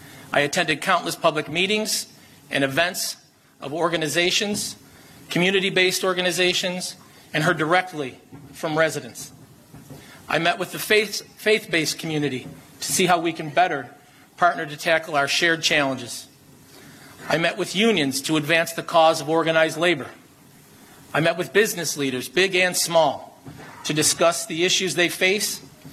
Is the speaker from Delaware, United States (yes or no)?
no; Buffalo, New York, United States; Being born and raised in South Buffalo, I know many of the same struggles that the average resident faces.